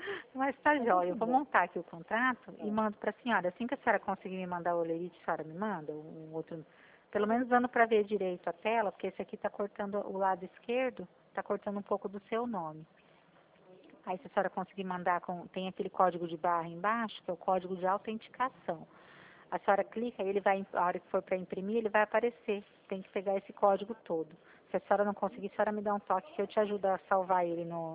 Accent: Presidente Bernardes, São Paulo, Brazil; born there; Eu moro em Prudente também, mas eu nasci em Presidente Bernardes, que é pertinho.

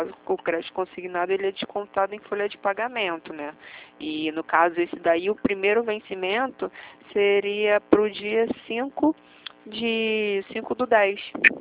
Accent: Rio de Janeiro, Brazil; Eu sou do Rio

